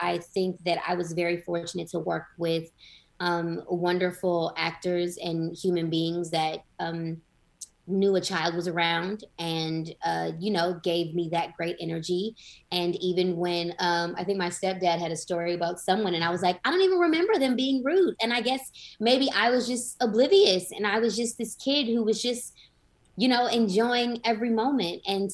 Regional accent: Los Angeles, California, United States; Well, it's crazy because I'm from LA.

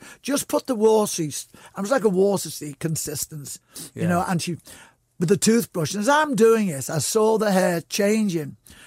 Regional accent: Liverpool, North West England, United Kingdom; Oh no, we come from Stonycroft. But in actual fact, it is. It's right. A suburb of Old Swan.

